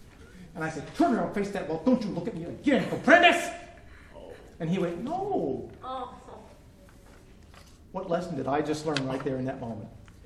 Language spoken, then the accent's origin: English; Texas, United States; Remember, I grew up in Texas, very bilingual state.